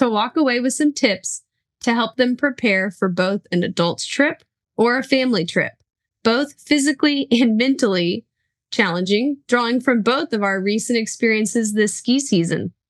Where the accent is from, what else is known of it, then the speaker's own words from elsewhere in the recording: Dallas, Texas, United States; Once again, we're from the Texas area, specifically the North Texas Dallas area.